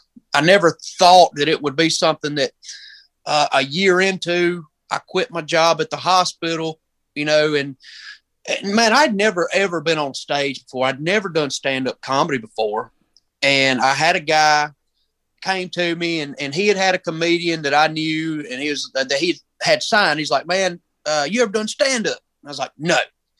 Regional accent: Union, South Carolina, United States; I'm from Union, South Carolina.

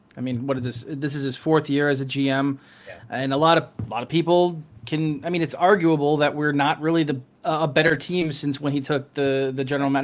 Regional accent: Morristown, New Jersey, United States; Oh, I'm originally from Morristown.

